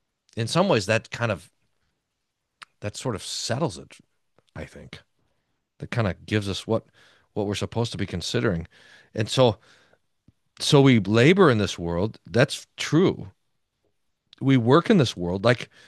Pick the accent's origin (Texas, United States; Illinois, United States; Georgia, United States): Texas, United States; But we say, look, I'm a Texan.